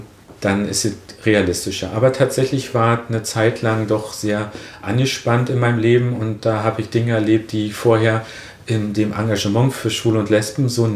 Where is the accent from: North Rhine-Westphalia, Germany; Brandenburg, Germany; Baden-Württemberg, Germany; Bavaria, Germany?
Brandenburg, Germany; Templin; Auf jeden Fall ist es meine Heimatstadt, also dieser Begriff Heimat. Dann ist es auch eine Stadt, die sehr von Gästen lebt. Wir sind eine Tourismushochburg in Brandenburg